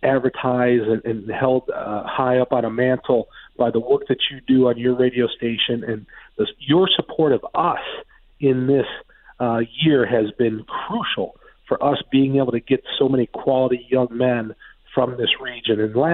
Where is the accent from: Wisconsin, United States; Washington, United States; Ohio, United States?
Ohio, United States; Cleveland; You know, I'm from Cleveland, Ohio, so I can say that.